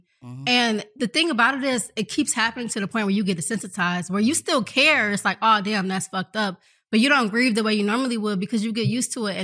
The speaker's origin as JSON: {"language": "English", "town": "Detroit", "region": "Michigan", "country": "United States", "said": "I'm from Detroit."}